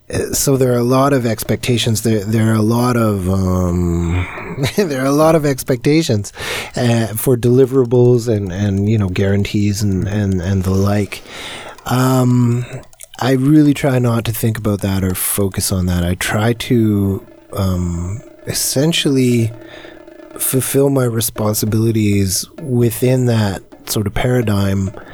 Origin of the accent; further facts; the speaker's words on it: British Columbia, Canada; I grew up on Kootenay Lake on the East Shore, which is really rural.